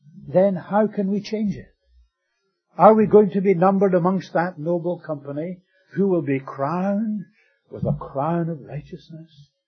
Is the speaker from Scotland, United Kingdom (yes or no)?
yes; Scotland, United Kingdom; being a Scot